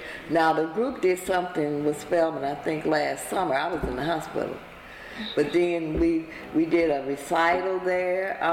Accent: Missouri, United States; And I didn't even know it was, and I'm from Missouri.

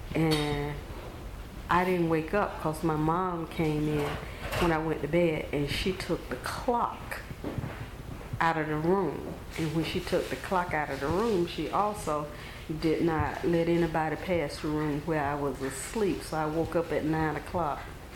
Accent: Alabama, United States; I've never seen a woman growing up in Alabama get to fighting, but just to see that women will fight.

